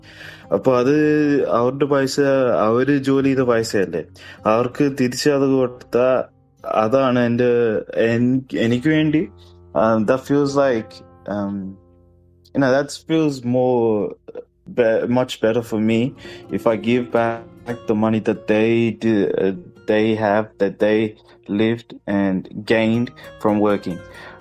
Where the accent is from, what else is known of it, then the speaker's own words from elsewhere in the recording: Kerala, India; now in Australia; ഞങ്ങൾ മലയാളി ആയതുകൊണ്ട് കുറച്ച് സപ്പോർട്ടൊക്കെ കിട്ടുമായിരിക്കും